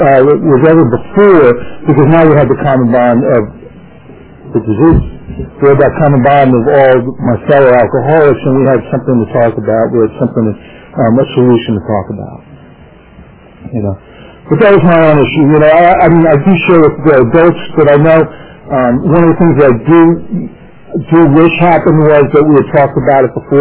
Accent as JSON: {"language": "English", "region": "New Jersey", "country": "United States", "tie": "born or raised there", "said": "And I want to remind guests that I am from Jersey. I know people."}